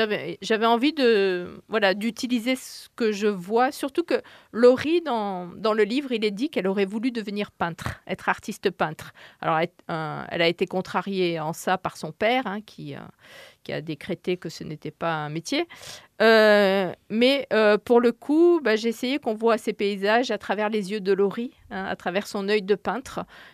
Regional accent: Toulon, Provence-Alpes-Côte d'Azur, France; also born or lived in Paris; je suis née à Paris, mais je suis restée 4 ans et demi, c'est pas beaucoup. Mais j'ai quand même vécu mon enfance, mon adolescence, les années qui comptent à Toulon. Mes parents sont toujours à Toulon. Donc, on a des attaches fortes avec le Var, en fait.

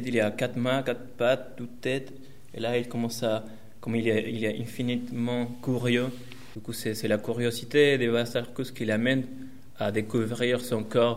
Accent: Chile; French is a second language; now in France; voilà, et je suis jongleur des massues et je viens du Chili. Ça fait 3 ans que je suis ici en France.

